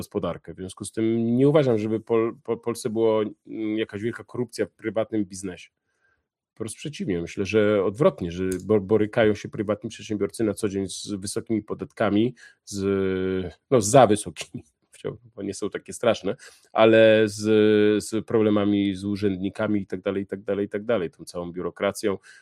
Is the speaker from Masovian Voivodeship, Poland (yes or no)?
yes; Warsaw, Masovian Voivodeship, Poland; Ja się urodziłem w roku 80, pamiętam polskie drogi lat 80 i 90, pamiętam polskie stacje benzynowe, infrastrukturę, sklepy, ludzi, miasto, jak Warszawa, moje miasto rodzinne wyglądała w tamtych czasach